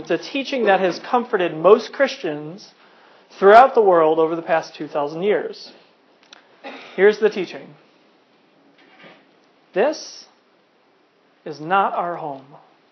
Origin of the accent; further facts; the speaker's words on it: United States; And then I'm an American. That's the order.